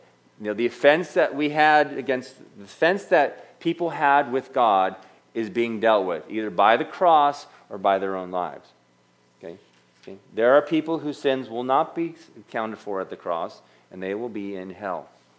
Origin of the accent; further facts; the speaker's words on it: Pittsburgh, Pennsylvania, United States; Or I'm from Pittsburgh, we call it the Yinzer Bible app.